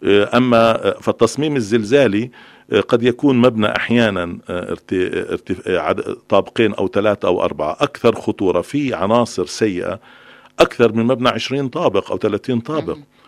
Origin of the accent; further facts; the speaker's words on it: Palestine; لكن أنا ضد الأماكن اللي تبنى فيها المباني العالية عندنا في فلسطين.